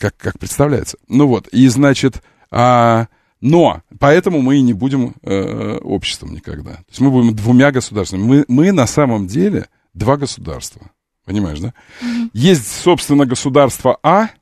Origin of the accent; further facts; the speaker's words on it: Moscow, Russia; Мы такие, мы щедрые, москвичи очень щедрые.